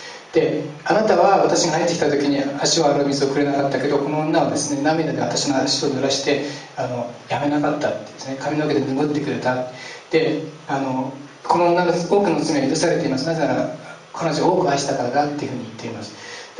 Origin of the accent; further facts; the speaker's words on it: Nagano, Japan; 私の田舎はですね、長野県なんですけど、ちょうどですねこう、海なし県でもあってですね、海がないんですけど、こう、本州の真ん中辺にあるんで